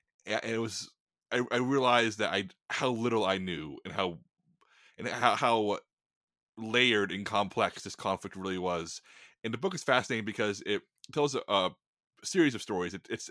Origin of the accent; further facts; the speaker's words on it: United States; as an American, I was so uneducated about what actually happened